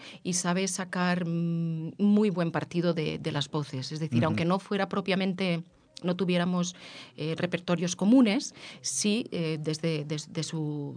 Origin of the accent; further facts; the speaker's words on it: Valencian Community, Spain; Soy valenciana, sí, la tradición familiar es toda valenciana, aunque nací por avatares del destino y las circunstancias familiares. Mi abuelo se fue 30 años a plantar arroz en Sevilla.